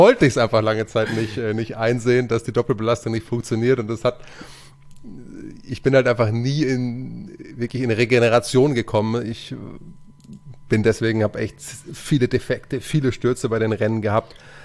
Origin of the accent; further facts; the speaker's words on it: Bavaria, Germany; also born or lived in Upper Palatinate; Ich komme ja eigentlich hier aus Oberbayern, am Fuße der Berge aufgewachsen und bei Ghost habe ich in der Oberpfalz gelebt, die auch ihren Charme hat, aber mich hat es auch ganz stark wieder zurückgezogen in die Heimat, in die Berge.